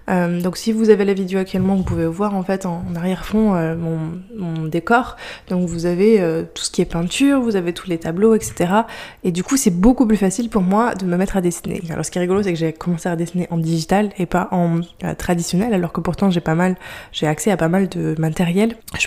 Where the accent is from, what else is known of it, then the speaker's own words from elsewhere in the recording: France; je viens juste de rentrer de Thaïlande. Donc là, je suis actuellement en France, dans la maison de famille, dans la maison d'enfance.